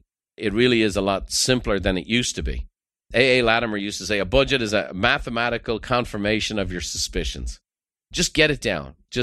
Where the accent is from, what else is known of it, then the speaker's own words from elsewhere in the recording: Ireland; now in United States; I grew up in Ireland, totally different economic structure.